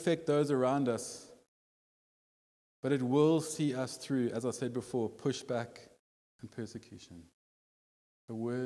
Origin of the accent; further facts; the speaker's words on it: Sea Point, Western Cape, South Africa; born there; I was born in Sea Point. That's probably why I look like that. Sea Point was a wild place back in the day.